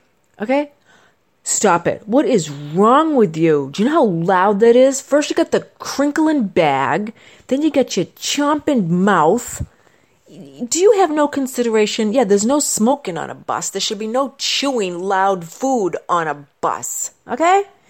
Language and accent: English; Sweden; accent: Swedish; English is a second language; So my daughter was saying that my Swedish accent was German.